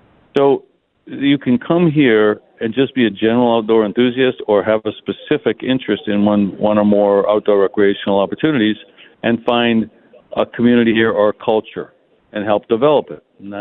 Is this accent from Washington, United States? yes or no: no; Maine, United States; I'm from Maine.